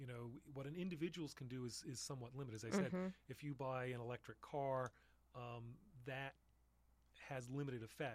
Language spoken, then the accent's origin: English; New York, United States; but I was growing up in New York at the time.